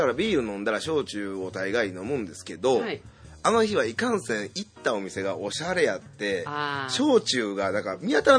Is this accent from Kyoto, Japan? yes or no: yes; Kyoto, Japan; 京都、僕京都ですけど、京都の人間も知ってるぐらいやっぱ有名なんで